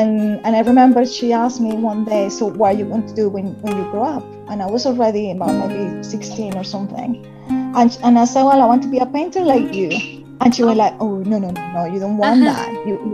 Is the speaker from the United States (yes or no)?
no; Bogotá, Colombia; also born or lived in Costa Rica; Okay, so I grew up in Colombia, in South America. I was born actually in Costa Rica, in Central America, but okay. My parents are both Colombian.